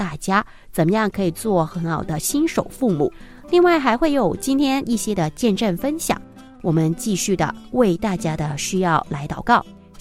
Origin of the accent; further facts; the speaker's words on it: China; 在这个礼拜就是我们中国人非常重视的节日中秋节的到来了